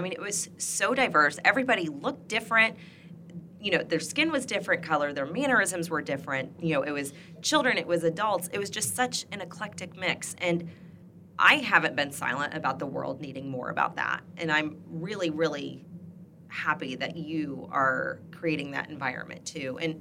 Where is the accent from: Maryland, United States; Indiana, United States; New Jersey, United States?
Indiana, United States; Irvington; And I know all of this because I'm also from Irvington.